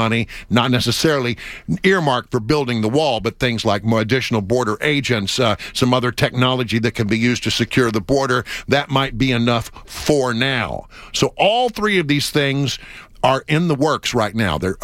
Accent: Texas, United States; I believe I'm from that part of the world. I'm from West Texas, and I believe a wall would make a difference.

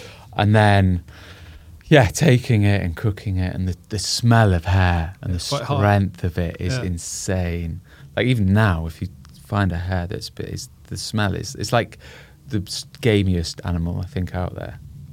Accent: North East England, United Kingdom; growing up in Northumberland

